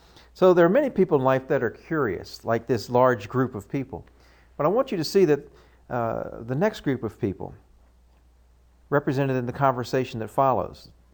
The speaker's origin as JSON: {"language": "English", "country": "United States", "tie": "born there", "said": "I said, \"Well, I was born in America. I was raised in such and such a church.\""}